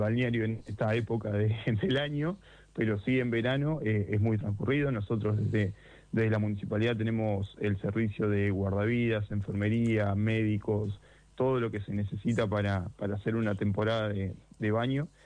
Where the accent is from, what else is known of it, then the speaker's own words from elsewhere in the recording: Magdalena, Buenos Aires Province, Argentina; nacido y criado. … acá en Magdalena.